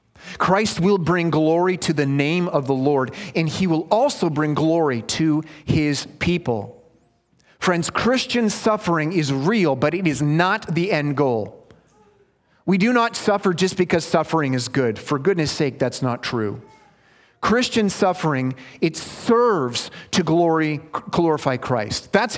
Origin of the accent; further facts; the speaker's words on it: Canada; That's like saying from A to Z, or A to Z. I'm a Canadian. A to Z.